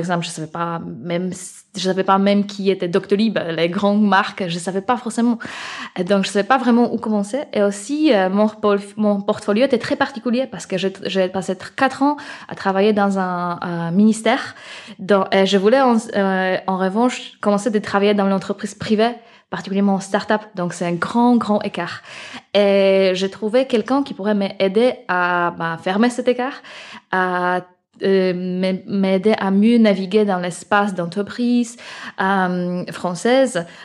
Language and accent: French; Poland; French is a second language; qui c'est difficile à prononcer en français parce que je suis polonaise.